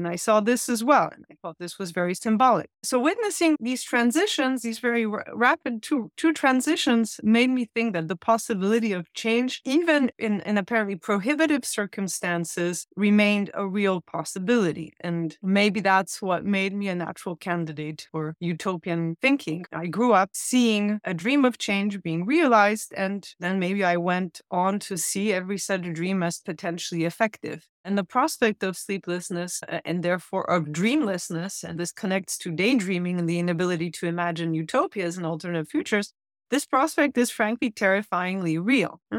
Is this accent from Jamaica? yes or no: no; Poland; moved away as an adult; also born or lived in United States; So I grew up in Poland in the 80s, the very early 90s. I left when I was 19, and I also spent a couple of years in the States.